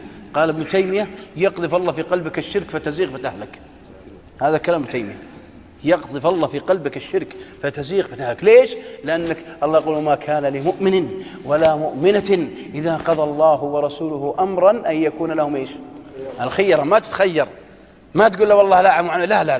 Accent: Najd, Saudi Arabia; على قول عندنا في نجد يقولون

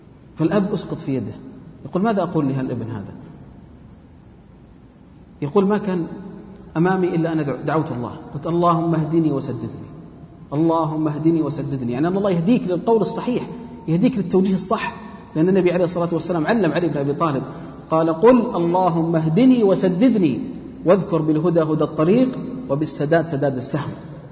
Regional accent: Riyadh, Riyadh Province, Saudi Arabia; أن أحد الآباء عندنا في الرياض

